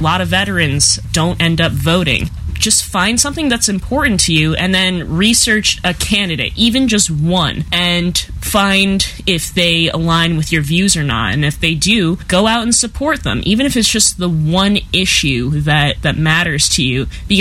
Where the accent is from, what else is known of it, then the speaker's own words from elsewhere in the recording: United States; just as an American